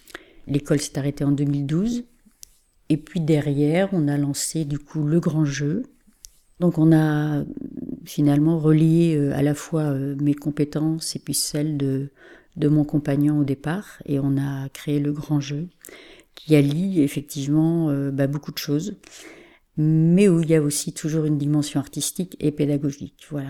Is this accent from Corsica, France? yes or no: no; La Rochefoucauld, Nouvelle-Aquitaine, France; born there; Je suis rupificadienne, c'est-à-dire que je suis née à La Rochefoucauld. Donc je suis évidemment sortie souvent de ce territoire, et puis en fait j'y suis revenue.